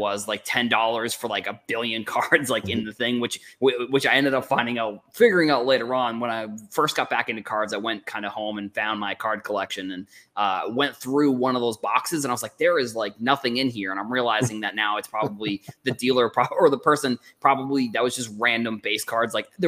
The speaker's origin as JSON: {"language": "English", "region": "Massachusetts", "country": "United States", "tie": "born or raised there", "said": "I remember, so I grew up on Cape Cod, and there used to be like a flea market."}